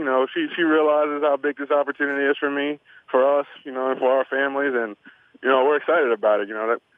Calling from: Michigan, United States; Right now, I'm in Michigan right now. I'm spending time with some family right now.

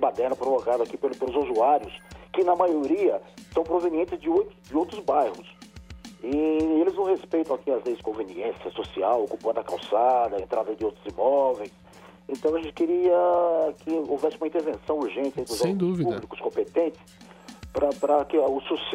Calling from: São Paulo, Brazil; Eu sou aqui do Bosque da Saúde

